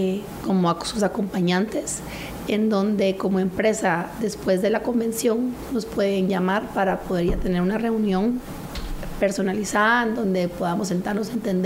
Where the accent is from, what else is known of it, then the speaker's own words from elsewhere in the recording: Guatemala; como guatemalteca Y segundo, que todo como exalumna de la Marroquín